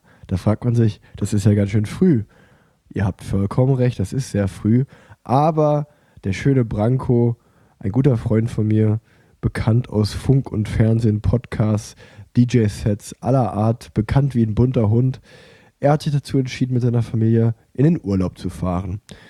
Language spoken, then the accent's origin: German; Unna, North Rhine-Westphalia, Germany; born there; gebürtiger Unneraner, meine Oma wurde in Letmathe geboren, das heißt, es ist gar nicht mal so weit weg.